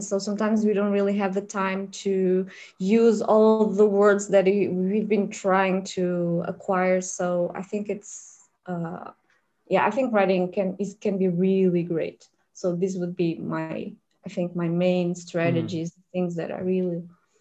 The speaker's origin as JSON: {"language": "English", "country": "Portugal", "second_language": "English", "said": "I come from Portugal."}